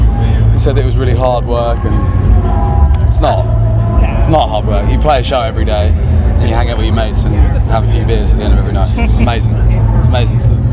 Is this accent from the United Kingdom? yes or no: yes; Brighton, South East England, United Kingdom; We're from Brighton in England.